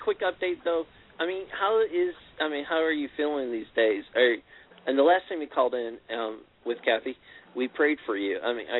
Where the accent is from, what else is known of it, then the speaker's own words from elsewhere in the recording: Chicago, Illinois, United States; I'm from Chicago, so I understand that.